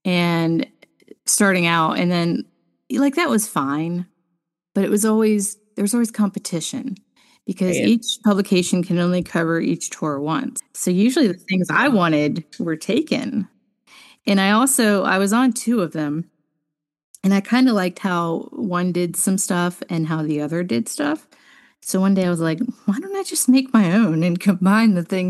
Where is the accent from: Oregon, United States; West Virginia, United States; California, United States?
West Virginia, United States; Right outside of Wheeling, which is only about 45 to 50 minutes from Pittsburgh. So it's it's near something, but it was also kind of the middle of nowhere.